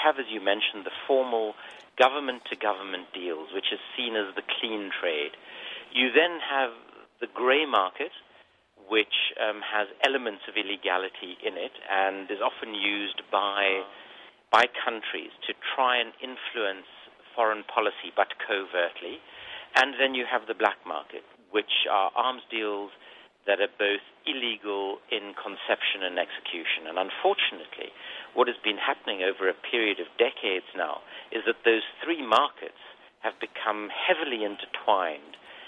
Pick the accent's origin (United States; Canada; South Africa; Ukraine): South Africa; I grew up in South Africa, and I joined the African National Congress, the party of Nelson Mandela, in my late teens when it was still a banned organization during the apartheid years in South Africa.